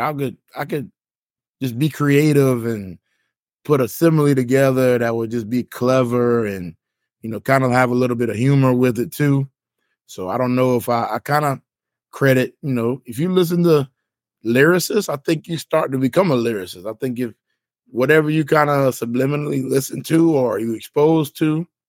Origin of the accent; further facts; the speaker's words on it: South Carolina, United States; Well, I grew up in South Carolina, but I listen to a lot of up north hip hop.